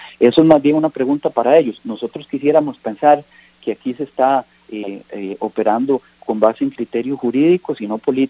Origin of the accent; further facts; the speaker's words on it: Costa Rica; uno como ciudadano costarricense